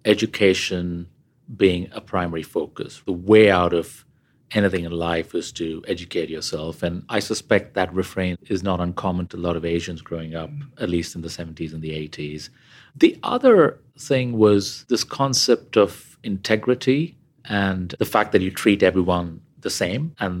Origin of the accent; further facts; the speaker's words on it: Chennai, Tamil Nadu, India; I grew up in a reasonably middle-class family in the southern part of India. Madras is what it was called when I was growing up. It's now called Chennai.